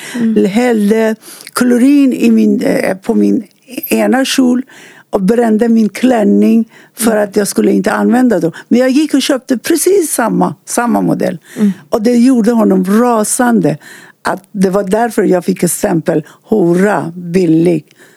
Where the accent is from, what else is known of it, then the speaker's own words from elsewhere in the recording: Iran; Swedish is a second language; moved away as an adult; now in Sweden; Men tyvärr, det blev krig och jag flydde från Sverige, från Iran, och det dröjde på tiden.